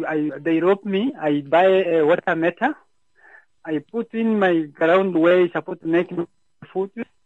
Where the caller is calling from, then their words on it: Oshakati, Oshana, Namibia; Me, I'm calling from Ashakati.